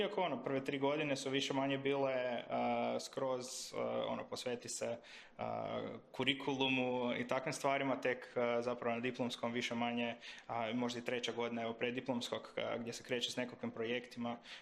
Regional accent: Vrbovec, Zagreb County, Croatia; Evo, ja sam inače iz Vrbovca, tamo sam završio i osnovno i srednju školu.

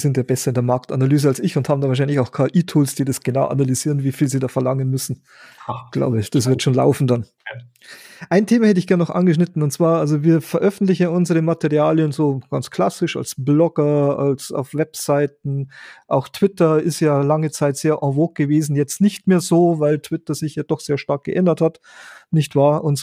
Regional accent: Bavaria, Germany; ich komme aus Bayern, ihr aus Baden-Württemberg

